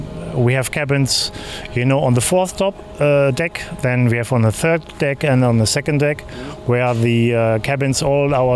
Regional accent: Germany; accent: German; English is a second language; Yes, I'm Greek. But I was born and I grew up in Germany.

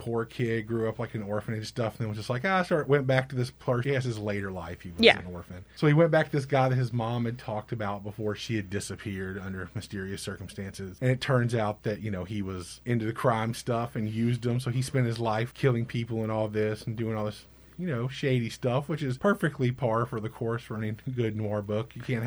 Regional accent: Galveston, Texas, United States; as growing up around Galveston, there's plenty of shady beach hotels

